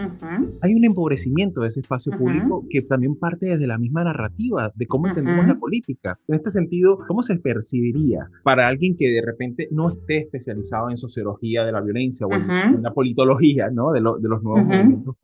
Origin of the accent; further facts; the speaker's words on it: Venezuela; yo como venezolano he sufrido en carne propia